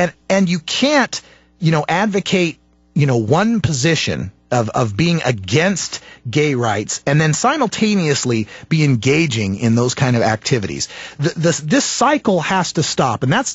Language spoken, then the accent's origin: English; Idaho, United States; I grew up in Idaho. Idaho is very, very conservative.